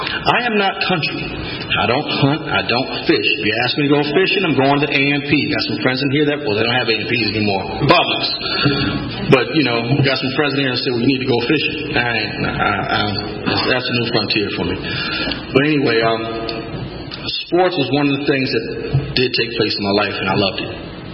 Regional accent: Milwaukee, Wisconsin, United States; I'm from Milwaukee, Wisconsin, so a lot of y'all down here would probably call me a Northerner, a Yankee.

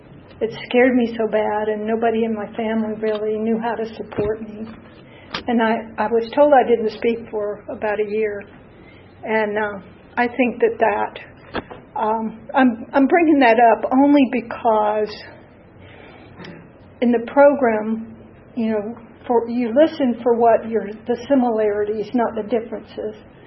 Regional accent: Atlanta, Georgia, United States; I grew up in Atlanta. And when I was a little kid, we lived over by Grant Park, and we didn't have that much money.

